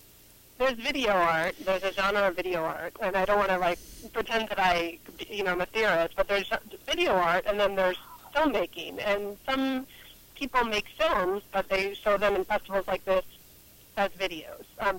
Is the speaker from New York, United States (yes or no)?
yes; North Syracuse, New York, United States; now in Brooklyn, United States; I'm from upstate New York. I'm from North Syracuse, but I live in Brooklyn right now.